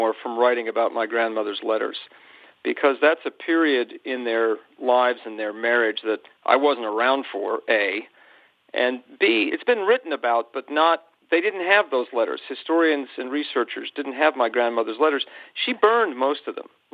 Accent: New York, United States; Born and raised in New York.

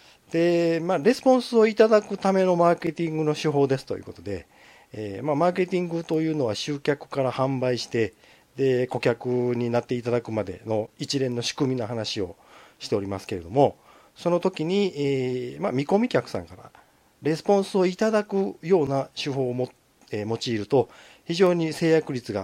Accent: Kansai, Japan; accent: Kansai dialect; 標準語を喋ろうとしていますいますって、なんかちょっとおかしいかもしれないですけども、もし関西弁が出ているようであれば

